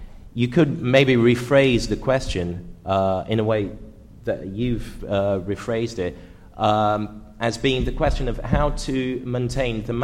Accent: Porto Alegre, Rio Grande do Sul, Brazil; English is a second language; because I'm from Brazil. I used to live in Porto Alegre.

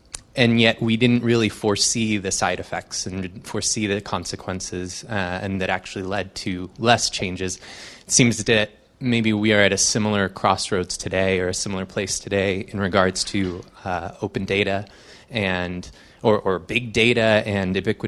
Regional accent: Portland, Oregon, United States; I am from Portland, Oregon

